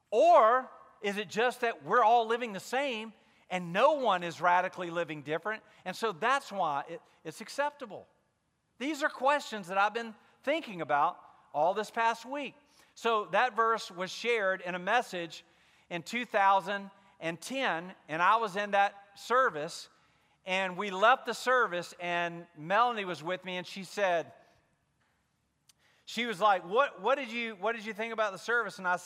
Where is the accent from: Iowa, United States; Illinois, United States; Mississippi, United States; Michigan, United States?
Mississippi, United States; well, we're from Mississippi, and I'm a pastor, and, you know, we've got young kids at the time.